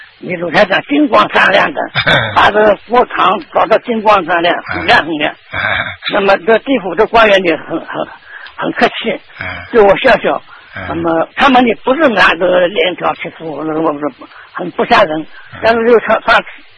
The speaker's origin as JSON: {"language": "Chinese", "region": "Shanghai", "country": "China", "said": "我是上海的，而且我是大陆上海的，"}